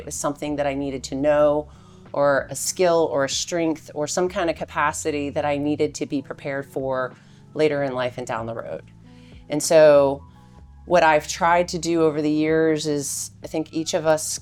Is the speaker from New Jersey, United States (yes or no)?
no; Florida, United States; So I grew up in Florida.